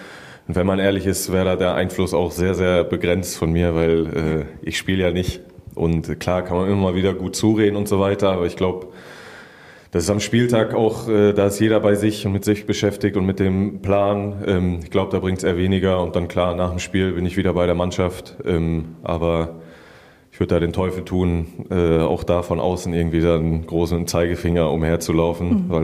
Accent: Büren, Germany; weil da ist aus meiner Heimat, aus dem Dorf Büren, viele Grüße

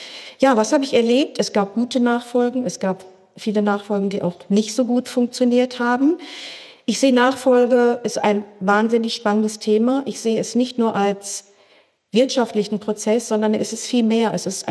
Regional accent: North Rhine-Westphalia, Germany; Ich bin im Ruhrgebiet geboren, ein Ruhrpottkind.

